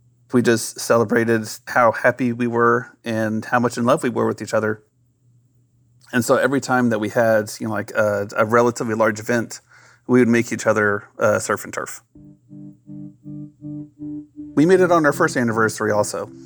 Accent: San Antonio, Texas, United States; from San Antonio, and I'm calling about the special meal that my wife and I would make together.

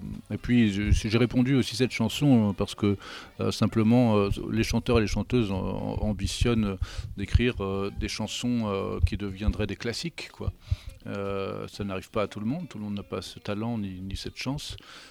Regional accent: Brittany, France; Parce que j'ai grandi en Bretagne dans les années, je suis né en 70

